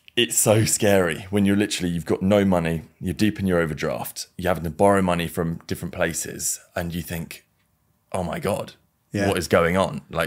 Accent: Maidstone, South East England, United Kingdom; so I'm from Maidstone. I zoomed into Maidstone and I saw there were, say, 200 Airbnbs.

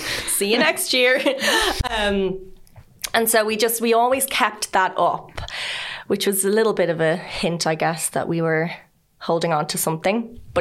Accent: Dublin, Leinster, Ireland; moved away as an adult; I'm an Irish actor from Dublin. I've just moved over.

